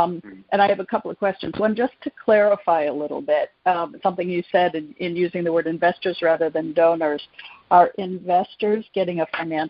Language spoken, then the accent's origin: English; Zambia; I grew up in Zambia and Central Africa and have worked with people there.